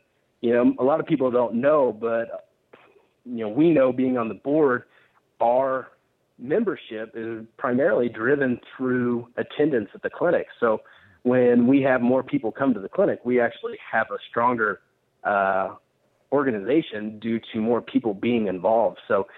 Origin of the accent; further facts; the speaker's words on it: Beloit, Kansas, United States; also born or lived in Smith Center; Well, it's great to be back in my hometown coaching here and teaching here in Beloit after being gone for 15 years. But getting introduced to the sport, we originally lived in Smith Center.